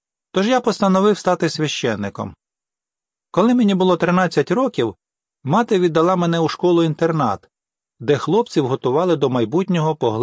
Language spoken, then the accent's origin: Ukrainian; Italy; Я народився в Італії у 1943 році. Ми з братами і сестрами виростали в маленькому селі. Батько займався сільським господарством і теслярством. Тато з мамою виховували нас як відданих католиків.